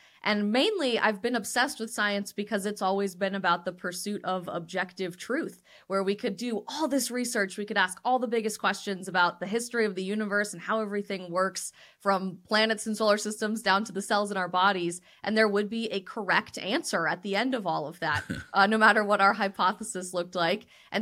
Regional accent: Colorado, United States; sitting in my classes at CSU, a very agriculturally based conservative university in my home state of Colorado

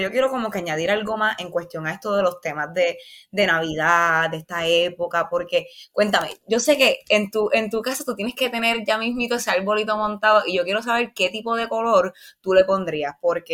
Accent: Juana Díaz, Puerto Rico; puedo decir que mi pueblo de Juana Díaz ya tiene su plaza decorada

